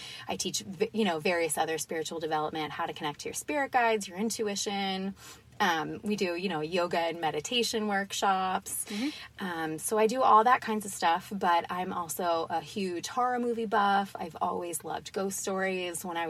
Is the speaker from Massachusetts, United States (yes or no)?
yes; Danvers, Massachusetts, United States; also born or lived in Salem; I'm from Danvers. I was mostly born and raised here. I did live in Salem for a long time.